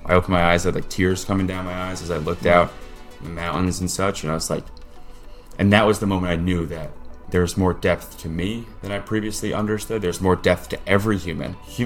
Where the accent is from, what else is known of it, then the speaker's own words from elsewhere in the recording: New York, United States; I grew up in New York, so I was affected by 9/11.